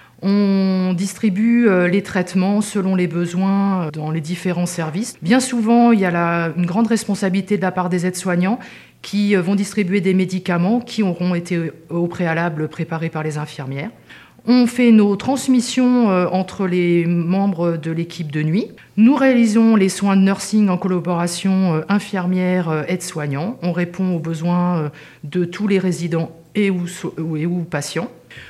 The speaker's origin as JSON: {"language": "French", "region": "Île-de-France", "country": "France", "said": "moi, j'ai 50 ans, je suis originaire des Yvelines, et ça fait, moi, 3 ans que je suis dans la région."}